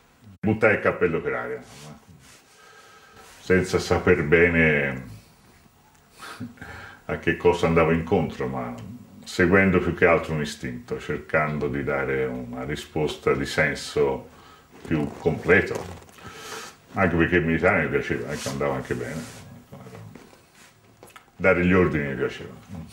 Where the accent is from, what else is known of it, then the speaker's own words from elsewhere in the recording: Florence, Tuscany, Italy; born there; ho 70 anni, sono un prete operaio, sono parroco di Avane, sono nato a Monticelli, un quartiere della periferia di Firenze, fuori Porta San Frediano.